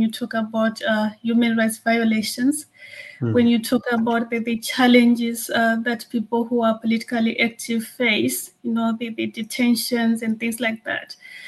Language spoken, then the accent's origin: English; Zimbabwe; I come from Zimbabwe and people don't even think about Zimbabwe hosting migrants.